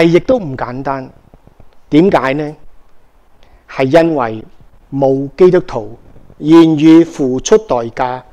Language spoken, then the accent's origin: Chinese; Malaysia; 大家知道我在马来西亚长大